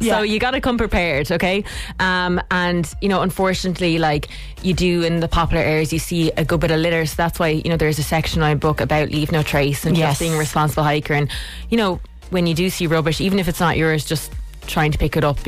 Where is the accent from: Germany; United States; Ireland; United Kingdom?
Ireland; Munster; Okay, I'm from Munster. And I'm going to go with Cum Chinon because, look, that was in book one. I grew up maybe like 20 minutes from it.